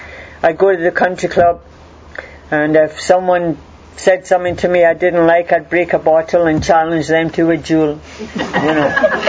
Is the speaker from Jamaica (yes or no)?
yes; Jamaica; I grew up in Jamaica